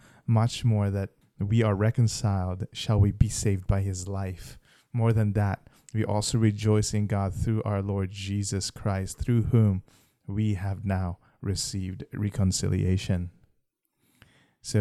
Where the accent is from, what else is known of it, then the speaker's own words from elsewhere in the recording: Philippines; now in United States; So Lynn and I are coming from different Asian American background. I'm Filipino, she is Vietnamese.